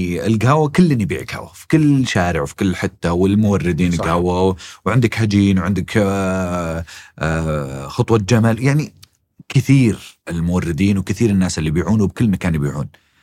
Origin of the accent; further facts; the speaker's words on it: Saudi Arabia; فيه 140 ايجنسي عندنا بالسعودية.